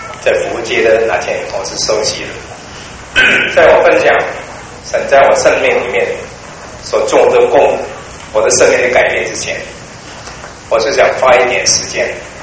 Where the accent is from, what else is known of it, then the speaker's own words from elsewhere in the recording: Hong Kong; first language Cantonese; Chinese is a second language; 因为我是从香港来的，我的国语是一般是广东话讲的，所以我猜是大家在听我讲的时候可能是听一半猜一半。